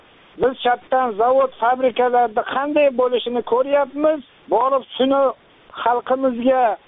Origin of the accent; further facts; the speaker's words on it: Urgench, Khorezm Region, Uzbekistan; Ha, biz Urganchdan.